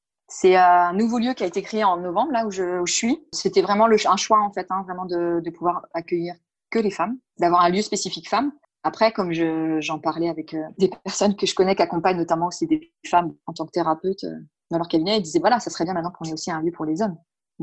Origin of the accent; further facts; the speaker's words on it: France; enfin moi en tant que Française, voilà, j'ai pas vécu ça.